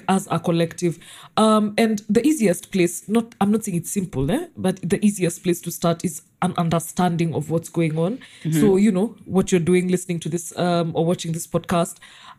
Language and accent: English; Kenya; So we are Kenyan, so there's a very hallowed place where we hold resistance movements